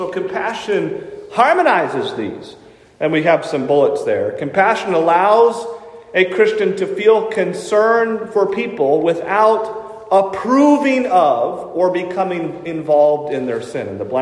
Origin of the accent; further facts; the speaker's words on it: New Hampshire, United States; We had a fellow, speaking of Boston, that we grew up in New Hampshire.